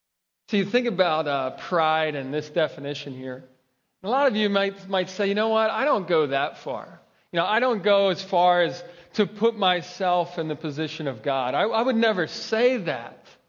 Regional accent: Philadelphia, Pennsylvania, United States; If you didn't know, I'm from Philadelphia and I'm a big Eagles fan.

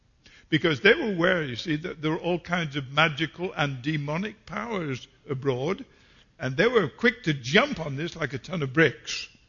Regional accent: England, United Kingdom; accent: English; you can get tuned in to what you would probably call my accent, and which I know is English.

